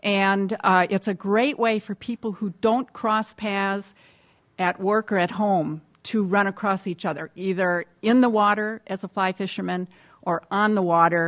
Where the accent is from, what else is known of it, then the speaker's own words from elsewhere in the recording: Rhinelander, Wisconsin, United States; Growing up in Rhinelander, in a community of Scandinavians, Polish, German, Irish, that was a vernacular that I heard in our household.